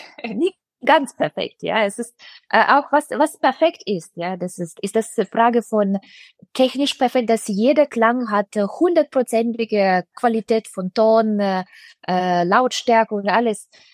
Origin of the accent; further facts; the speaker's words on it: Russia; German is a second language; moved away; Ich glaube, in Russland, wo ich aufgewachsen bin, da ist diese Differenz zwischen Professor und Schüler